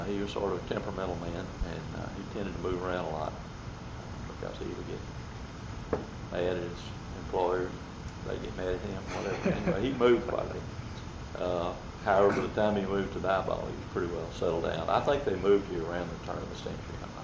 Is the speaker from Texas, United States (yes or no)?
yes; Lufkin, Texas, United States; born there; And I was born in Lufkin, September 23rd, 1928. My family was living in Dibon at the time.